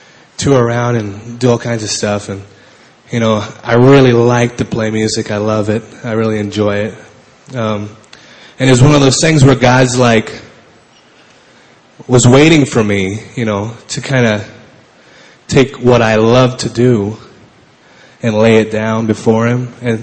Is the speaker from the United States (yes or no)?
yes; Washington, United States; I'm from Washington State.